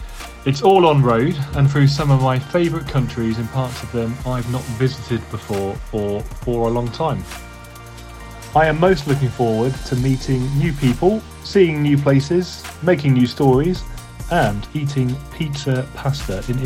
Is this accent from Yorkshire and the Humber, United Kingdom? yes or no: yes; York, Yorkshire and the Humber, United Kingdom; now in Warwickshire, United Kingdom; I am from York in the UK, but now live in Warwickshire.